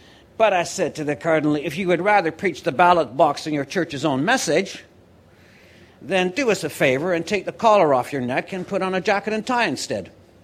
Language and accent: English; Kampen, Overijssel, Netherlands; if any of you have any friends from the Netherlands, mention my hometown, Kampen